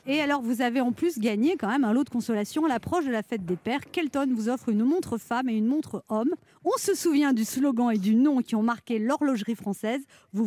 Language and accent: French; France; moi, je suis française.